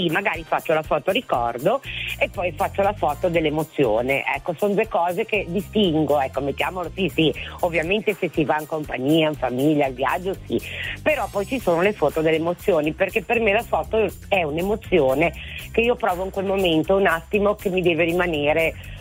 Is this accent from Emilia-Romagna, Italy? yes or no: no; Genoa, Liguria, Italy; Sono di Genova